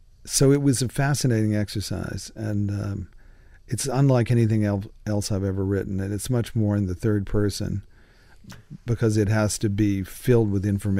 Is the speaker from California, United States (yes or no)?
no; Rocky Mount, North Carolina, United States; now in Hillsborough, United States; It's not my hometown, which is Rocky Mountain. It's not my current hometown, which is Hillsborough, North Carolina.